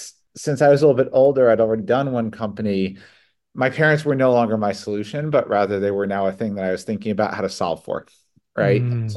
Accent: Connecticut, United States; like growing up in Connecticut, it was kind of like somewhat a culture of you can't, or here's why it'll fail.

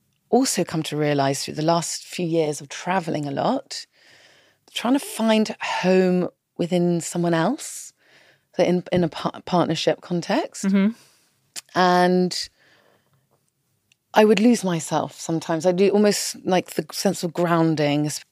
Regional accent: South East England, United Kingdom; I grew up in the New Forest, you know, I grew up in nature. So it was sort of coming back home to what I knew as a child.

